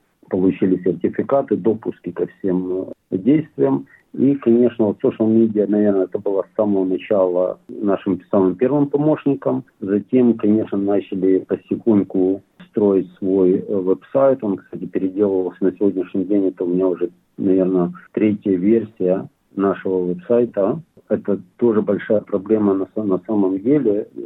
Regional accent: Bila Tserkva, Kyiv Oblast, Ukraine; now in Australia; Мы с Украины. Очень такой город, он сам по себе небольшой, но очень красивый, белая церковь.

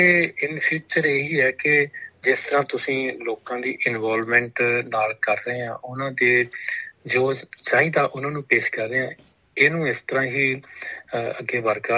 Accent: Punjab, India; ਆਪਣਾ ਪਿੰਡ ਹੈਗਾ ਜਲੰਧਰ ਜ਼ਿਲ੍ਹੇ ਦੇ ਵਿੱਚ ਕਪੂਰ ਪਿੰਡ ਤੋਂ ਪੰਜਵੀਂ ਤੱਕ ਪੜ੍ਹੇ, ਤੇ ਲਾਗੇ ਪਿੰਡ ਜੰਡ ਸਿੰਘ ਆ ਉੱਥੇ ਜਨਤਾ ਹਾਈ ਸਕੂਲ 'ਚ ਦਸਵੀਂ ਤੱਕ ਪੜ੍ਹੇ, ਉਹ ਤੋਂ ਅੱਗੇ ਫਿਰ ਜਲੰਧਰ ਦੇ ਵਿੱਚ ਆਣ ਕੇ ਸਿਵਲ ਇੰਜੀਨੀਅਰਿੰਗ ਕੀਤੀ

